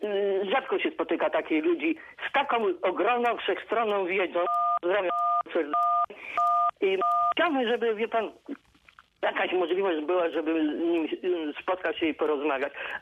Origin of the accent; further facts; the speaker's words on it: Międzyrzecz, Lubusz Voivodeship, Poland; Do pana Jana z Międzyrzecza jestem pełen podziwu. Notabene z mojego rodzinnego miasta jest.